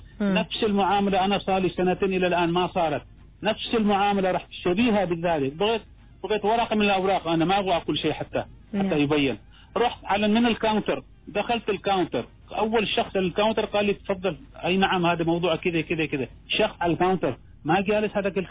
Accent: Oman; إحنا شعب عماني

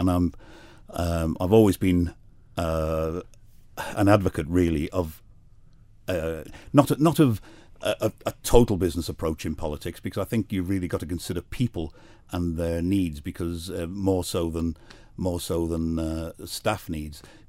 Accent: Douglas, Isle of Man; I was born on the Isle of Man, in fact, in Douglas East, and I grew up in Douglas East.

